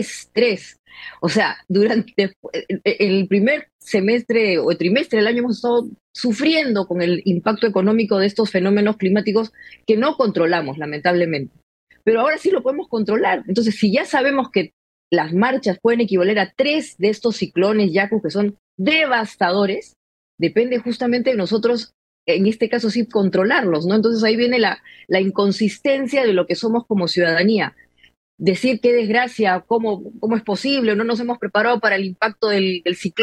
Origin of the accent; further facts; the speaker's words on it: Peru; va a ser el ejercicio de los derechos cívicos que tenemos como peruanos.